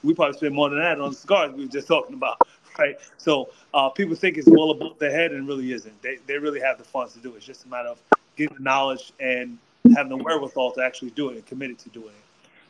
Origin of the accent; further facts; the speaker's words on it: Queens, New York, United States; Listen, I actually grew up a full-time New Yorker, right? So first part of my life, Queens, right? Shout out to Queens.